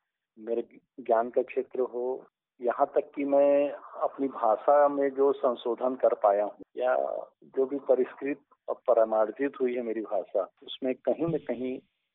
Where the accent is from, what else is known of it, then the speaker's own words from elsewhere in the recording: Bhatapara, Chhattisgarh, India; कि हम लोग उस जगह से बिलोंग करते हैं जहाँ की मंडी मतलब इतनी ख्याति प्राप्त है।